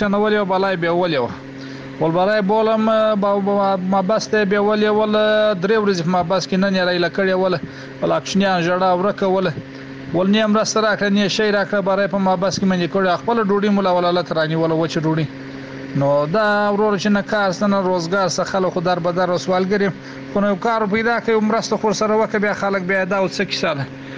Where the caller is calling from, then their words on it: Kandahar, Afghanistan; زه دلته په کندهار کې اوسېږم،